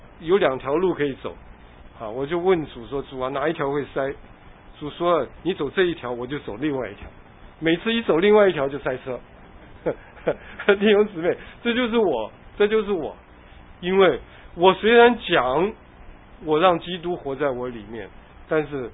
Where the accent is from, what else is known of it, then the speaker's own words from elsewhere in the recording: China; 这个凤仙花就是我们中国人讲的紫荚花。啊，我们小的时候，我们院子周围很多的女孩子就把它摘下来了